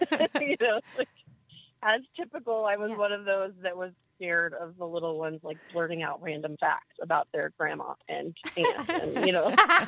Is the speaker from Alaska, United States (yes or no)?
no; Illinois, United States; I am from Illinois originally, grew up in a very outdoorsy family, lots of biologists, and grew up on a vegetable farm.